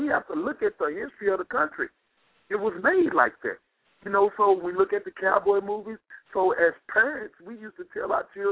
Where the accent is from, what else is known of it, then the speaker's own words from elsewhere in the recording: United States; growing up in America, we felt, and we always know that we the superpower.